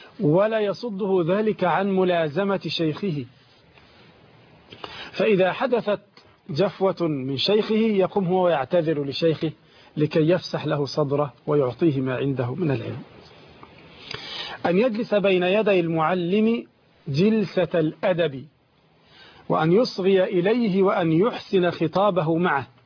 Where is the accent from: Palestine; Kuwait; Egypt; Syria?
Egypt; عندنا في مصر